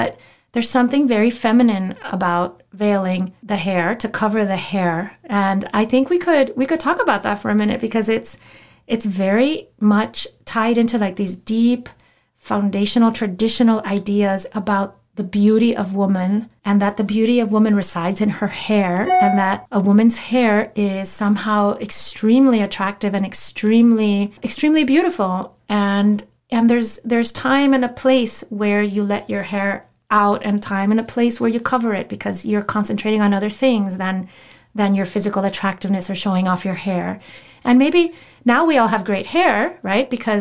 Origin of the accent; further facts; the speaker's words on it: Mexico; I grew up mostly in pre-Vatican II Catholicism, because I grew up in Mexico